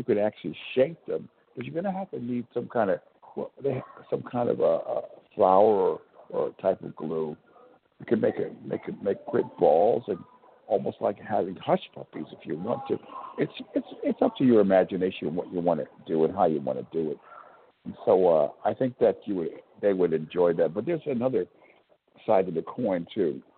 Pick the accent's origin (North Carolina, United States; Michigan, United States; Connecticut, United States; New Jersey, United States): New Jersey, United States; And I was raised in New Jersey